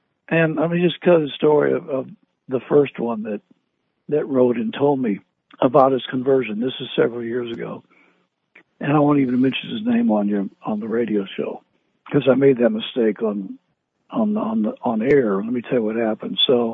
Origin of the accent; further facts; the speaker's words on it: United States; And of course, immediately people recognized me as being American.